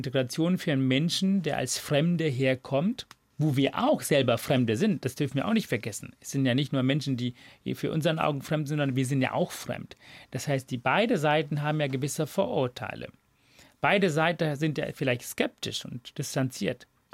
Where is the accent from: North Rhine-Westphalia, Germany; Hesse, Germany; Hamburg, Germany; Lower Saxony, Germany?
Hamburg, Germany; ich komme aus Hamburg.